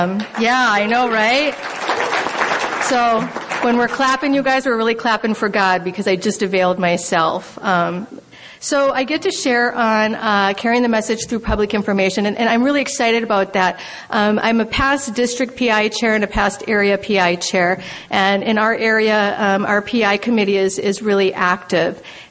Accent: Minneapolis, Minnesota, United States; And I am from Minneapolis, Minnesota, and I am so grateful to be here with you all.

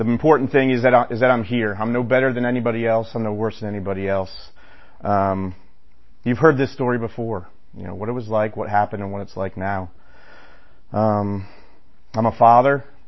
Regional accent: Northeast, United States; Like I said, I grew up Irish Catholic in the Northeast.

